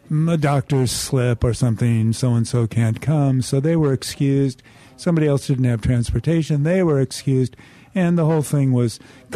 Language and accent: English; California, United States; I moved back to California, where I was born and raised